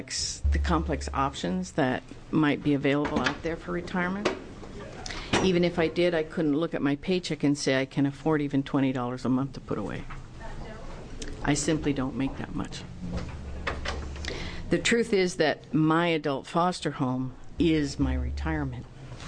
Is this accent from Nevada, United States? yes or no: no; Milton-Freewater, Oregon, United States; I'm from Milton Freewater, Oregon, in Representative Barreto's district.